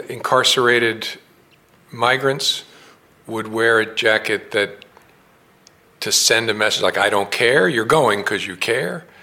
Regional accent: United States; I have to speak as an American about the threat to our values that I think he poses. I think that's my obligation as an American.

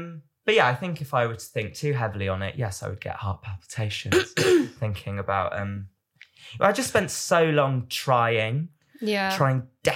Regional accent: United Kingdom; I'm being very British.

